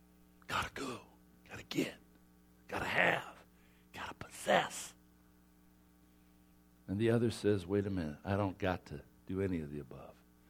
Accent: Scotland, United Kingdom; It helps that I'm Scottish. You know, a Scotsman

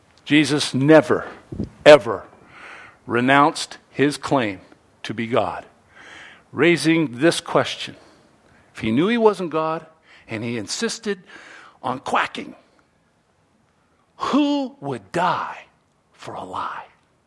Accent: Torrance, California, United States; also born or lived in Oregon; I was born in Torrance, you know. Lived in California most of my life, in Oregon.

